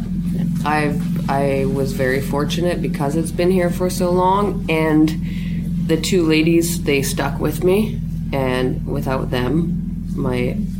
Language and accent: English; Sorrento, British Columbia, Canada; also born or lived in Salmon Arm; I was born in Salmon Arm, yes, and I grew up in Sorrento, and I keep leaving and I keep coming back